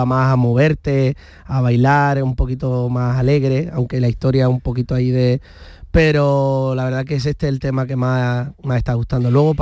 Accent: Pilar de la Horadada, Valencian Community, Spain; now in Lebrija, Spain; Soy de Alicante, un pueblo de Alicante, tengo que decirlo, Pilar de la Horadada, que si no luego me riñen. Y vivo ya pues desde 2013 en Lebrija.

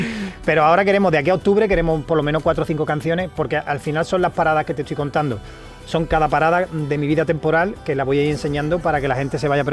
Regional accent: Jerez, Andalusia, Spain; moved away; Ahora vivo en Jerez. Ahora he vuelto, después de 20 años, he vuelto a mi casa. Después de 20 años.

